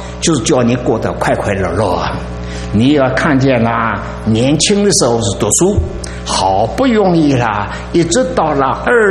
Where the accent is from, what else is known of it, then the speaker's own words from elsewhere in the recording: China; 其他民族呢不在我们中国人的话下。我们中国人真聪明